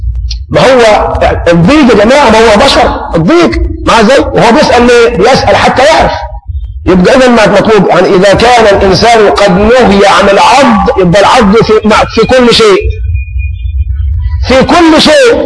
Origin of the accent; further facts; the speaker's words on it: Egypt; احنا كشعب مصري عندنا خفه الظل.